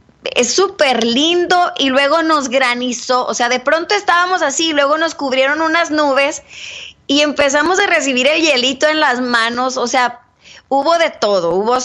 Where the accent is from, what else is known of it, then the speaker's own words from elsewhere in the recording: Ciudad Juárez, Chihuahua, Mexico; Mira, yo soy originaria de Ciudad Juárez, en México.